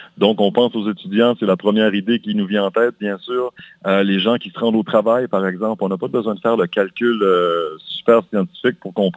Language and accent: French; Quebec, Canada; moi, personnellement, je viens de la région de Paquetteville